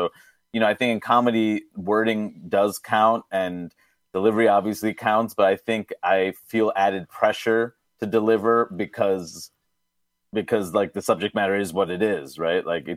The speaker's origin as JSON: {"language": "English", "region": "New York", "country": "United States", "tie": "born or raised there", "said": "You know, it doesn't matter that I grew up in New York."}